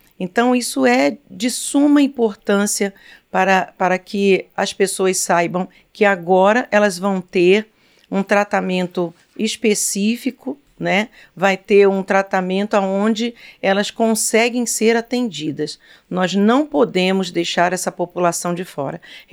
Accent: São Paulo, Brazil; eu sou do estado de São Paulo

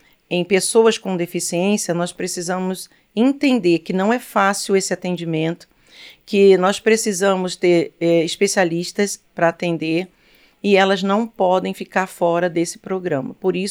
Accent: São Paulo, Brazil; eu sou do estado de São Paulo

